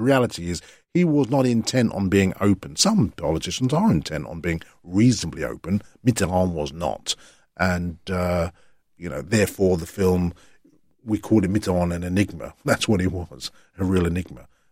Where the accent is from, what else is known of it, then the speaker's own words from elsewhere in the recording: England, United Kingdom; I said, no, I'm English.